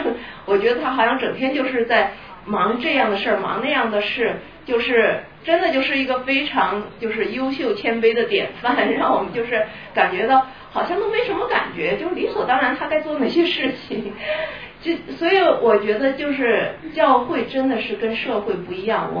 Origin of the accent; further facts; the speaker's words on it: China; 或者说我们中国人爱吃